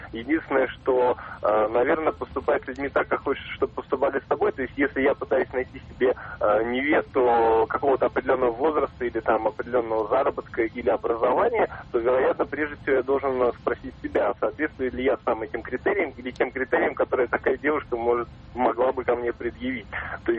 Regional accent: Moscow, Russia; я родился и прожил в Москве вот до своего возраста.

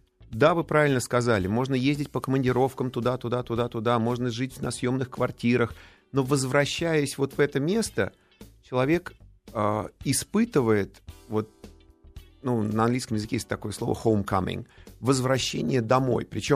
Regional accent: Moscow, Russia; also born or lived in India / New York; Я родился в Индии. Когда мы были маленькие с братом, наша семья жила в Нью-Йорке. Я про себя говорю, что я вырос в деревне. Потому что примерно вот в этом возрасте, хотя мы уже тогда жили в Москве

